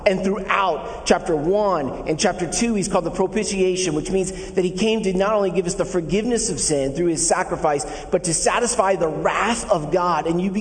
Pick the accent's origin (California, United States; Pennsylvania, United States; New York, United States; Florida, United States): Pennsylvania, United States; Philadelphia; And I'm from Philly, so I'm going to tell you the way it is.